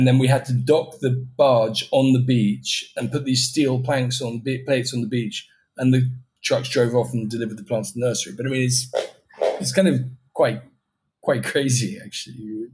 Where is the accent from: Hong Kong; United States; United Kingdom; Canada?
United Kingdom; England; I thank my stars every day as an English person to know so much about European politics, particularly now.